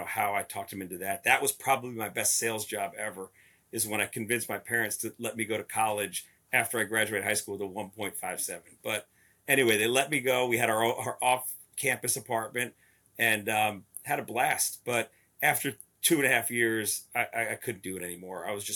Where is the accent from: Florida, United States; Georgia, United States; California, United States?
Florida, United States; I grew up in South Florida, graduated high school with a 1.57, barely got through, had a lot of fun in high school